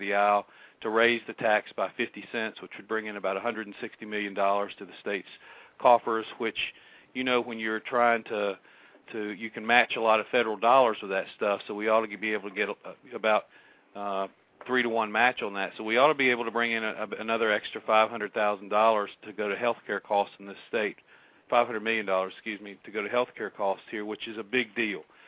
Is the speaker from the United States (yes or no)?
yes; Georgia, United States; I grew up in Georgia, and I just don't remember I remember we had a whole bunch of tests when I was a kid in school